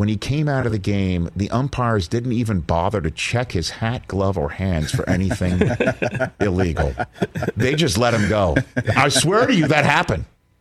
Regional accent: Brooklyn, New York, United States; born there; my parents, I was born in Brooklyn

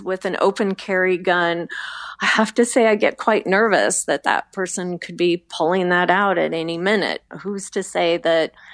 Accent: Alaska, United States; moved away; Like you say, growing up in Alaska, I was around guns a lot.

